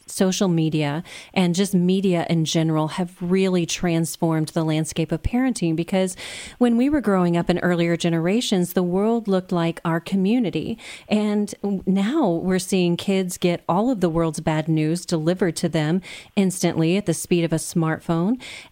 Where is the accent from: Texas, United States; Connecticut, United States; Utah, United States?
Texas, United States; Houston; born there; Well, I was born in Houston, and so that gives me no choice.